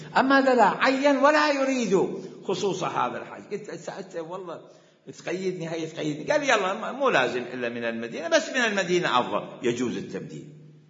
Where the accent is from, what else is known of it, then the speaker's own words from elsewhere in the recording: Iraq; اشترط أجرني على حج التمتع بلدي أنا هم من العراق